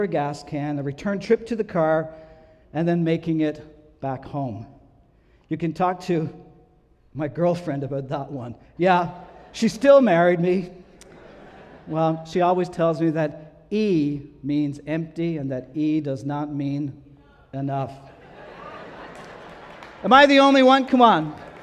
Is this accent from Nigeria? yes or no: no; Newfoundland and Labrador, Canada; I grew up in Newfoundland. We rarely had more than one lane going each way.